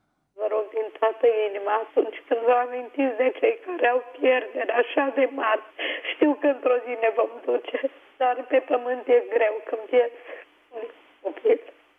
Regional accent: Bârlad, Vaslui County, Romania; eu am 71 de ani, bunicul meu, tatăl meu a fost adventist, eu sunt din Bârlad de loc.

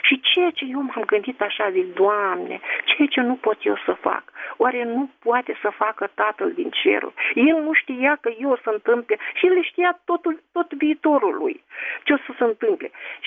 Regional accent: Tulcea, Tulcea County, Romania; din Tulcea.

